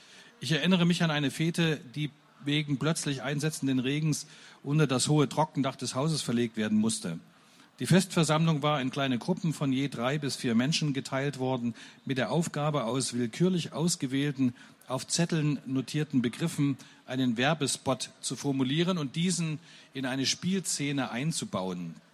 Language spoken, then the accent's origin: German; Werdau, Saxony, Germany; in Werdau, seiner und meiner Heimatstadt übrigens